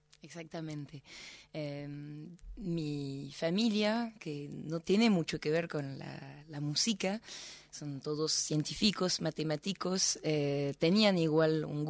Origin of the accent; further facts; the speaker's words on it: the North, France; Spanish is a second language; Ch'ti es una palabra que designa a los habitantes de mi provincia. Yo soy Ch'ti.